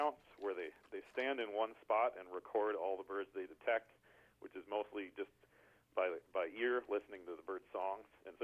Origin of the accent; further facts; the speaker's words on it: Ashland, Wisconsin, United States; Well, I'm a native of Ashland.